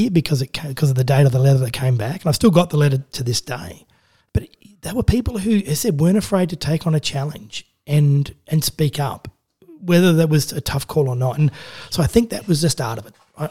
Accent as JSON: {"language": "English", "town": "Adelaide", "region": "South Australia", "country": "Australia", "tie": "born or raised there", "said": "I grew up in Adelaide"}